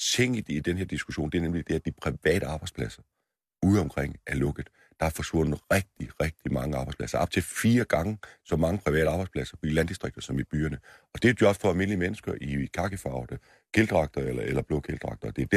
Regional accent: Region of Southern Denmark, Denmark; Region Sydjylland og Fyn, hvor jeg kommer fra, har fået 1,6% flere statslige arbejdspladser

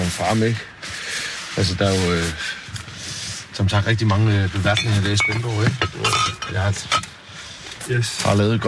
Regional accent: Region of Southern Denmark, Denmark; accent: Funen; jeg kommer fra Fyn også.

